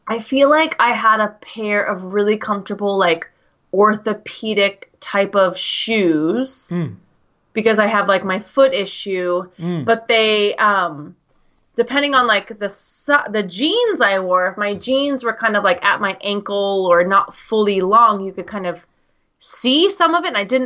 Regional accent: United States; And yes, I am an American, but no, I do not wear socks with sandals.

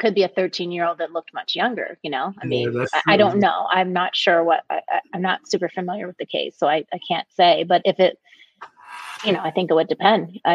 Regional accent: Pennsylvania, United States; I grew up in Pennsylvania. I went to grad school in Richmond, Virginia.

